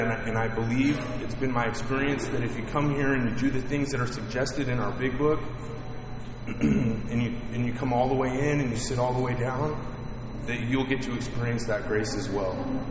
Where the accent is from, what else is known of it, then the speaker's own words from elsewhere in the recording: California, United States; born there; I was born in Northern California and grew up in a pretty stable home.